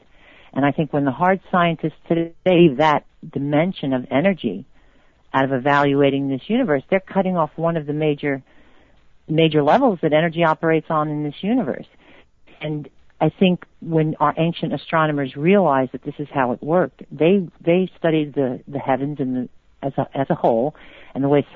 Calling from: Washington, District of Columbia, United States; I'm calling from Washington, D.C.

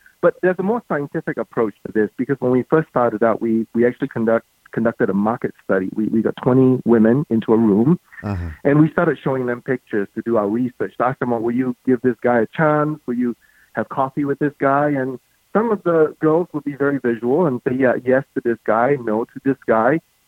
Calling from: Las Vegas, Nevada, United States; I live in Las Vegas, so very close to Los Angeles.

